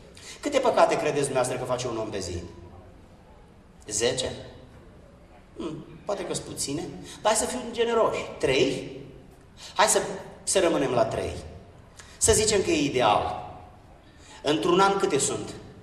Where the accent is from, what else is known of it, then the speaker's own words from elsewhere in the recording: Giurgiu, Giurgiu County, Romania; born there; Eu m-am născut în Giurgiu, sub București, pe malul Dunării, la granița cu Bulgaria, acolo unde n-a fost biserică penticostală sau baptistă.